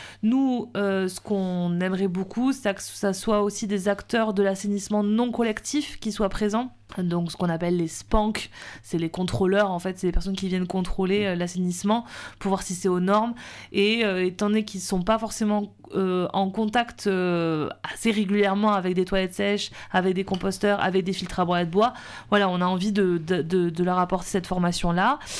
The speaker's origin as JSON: {"language": "French", "town": "Toulouse", "region": "Occitanie", "country": "France", "said": "Et moi je suis toulousaine"}